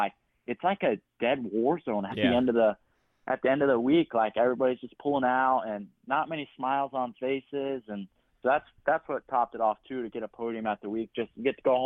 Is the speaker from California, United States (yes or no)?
yes; Claremont, California, United States; No, I'm from Claremont